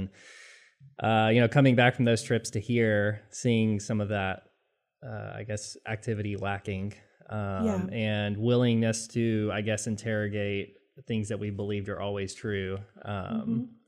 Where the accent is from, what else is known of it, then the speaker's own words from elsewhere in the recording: Bible Belt, United States; And, growing up in the Bible Belt, I just, like a lot of people who grew up in the Bible Belt, just kind of assumed this was the way church was done.